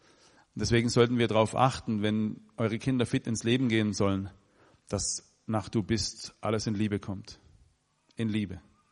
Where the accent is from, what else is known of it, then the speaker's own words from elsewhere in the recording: Baden-Württemberg, Germany; Und dieser Ort, wo ich herkomme, war vor 150 Jahren der ärmste Ort in Württemberg. In diesem ärmsten Ort waren wir mit die Ärmsten. Also vor euch steht der Super-GAU an württembergischer Armut.